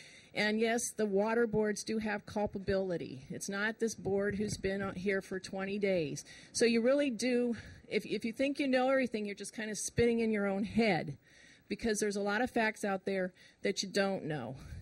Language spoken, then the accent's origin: English; the South, United States; I'm not from this state, even. I'm from the South.